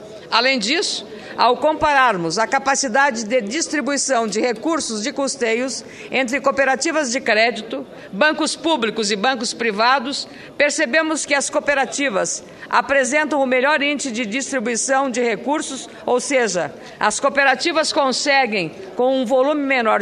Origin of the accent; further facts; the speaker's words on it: Rio Grande do Sul, Brazil; E como gaúcha, fico muito orgulhosa